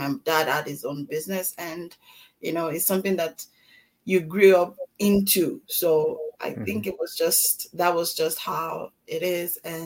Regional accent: Lagos, Nigeria; Mm-hmm. I grew up in Lagos, Nigeria. I'm from Ogun State. I'm a Yoruba girl.

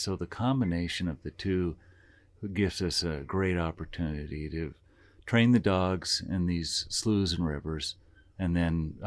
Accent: Utah, United States; I grew up here in Cache Valley, lived here most of my life. So I'm very familiar with the area

